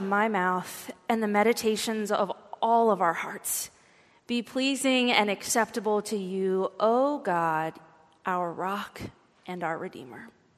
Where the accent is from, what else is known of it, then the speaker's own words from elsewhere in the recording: Texas, United States; I was raised in West Texas, and I come from a really long line of very dramatic people.